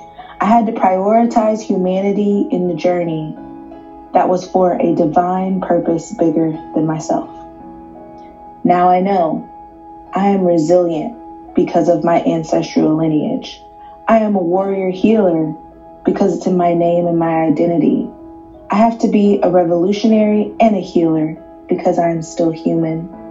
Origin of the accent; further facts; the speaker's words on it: Houston, Texas, United States; I grew up in Houston, Texas, a child in church, exploring the Word of God and faith as part of stories in Sunday school